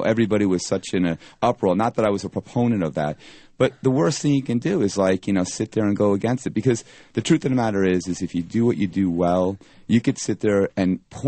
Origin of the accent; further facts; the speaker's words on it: Long Island, New York, United States; No, I'm from Long Island, New York.